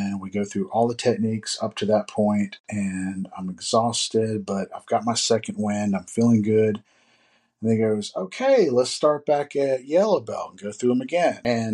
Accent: Hattiesburg, Mississippi, United States; Anybody from my hometown will know that's not the best part of town.

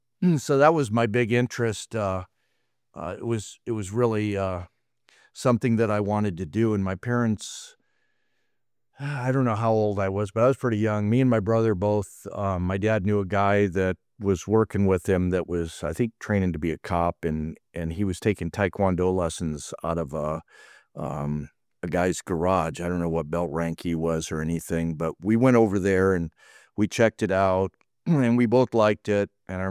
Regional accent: Lansing, Michigan, United States; also born or lived in California; I was born in California and my parents moved back to Michigan where they were from, South Lansing, which was a really rough neighborhood.

